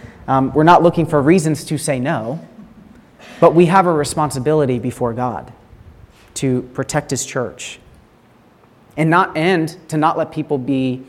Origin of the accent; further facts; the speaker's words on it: Virginia, United States; I'm from Virginia.